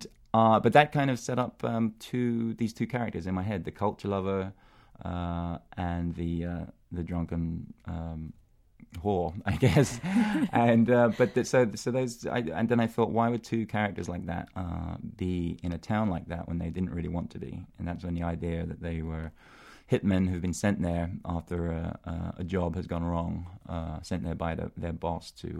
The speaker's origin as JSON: {"language": "English", "region": "London", "country": "United Kingdom", "tie": "born or raised there", "said": "It being from Irish parents and growing up in London, you see both sides of that whole nationalistic question."}